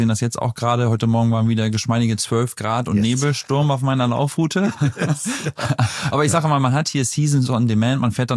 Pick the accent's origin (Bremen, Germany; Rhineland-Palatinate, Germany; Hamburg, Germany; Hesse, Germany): Hamburg, Germany; Ich bin ja auch Hamburger insofern.